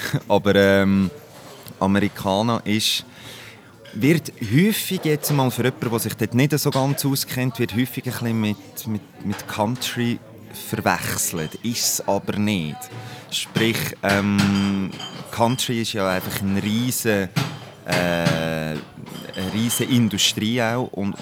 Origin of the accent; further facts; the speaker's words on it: Central Switzerland, Switzerland; Ja, ich bin 29, bin in der Zentralschweiz aufgewachsen, auf einem Bauernhof